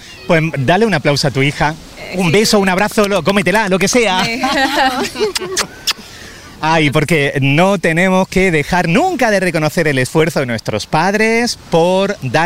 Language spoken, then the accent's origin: Spanish; Spain; lo afortunados que somos los españoles por vivir en el país que vivimos